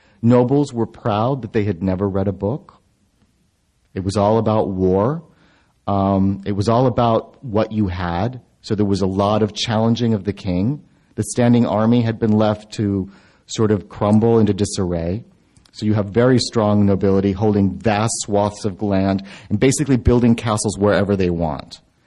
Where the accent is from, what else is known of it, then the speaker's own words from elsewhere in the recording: Spain; When I was growing up in Spain and going to school, Isabella was taught to us as the queen.